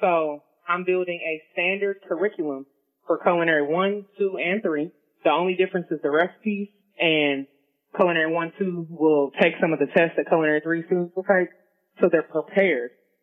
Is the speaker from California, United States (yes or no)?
yes; Oakland, California, United States; but I grew up in Oakland. I went to school in Pittsburgh, which is like 30 miles away